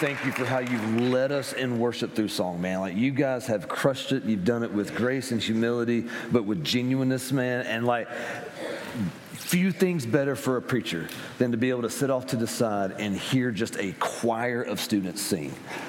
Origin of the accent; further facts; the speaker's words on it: Columbus, Georgia, United States; I'm from Columbus, Georgia.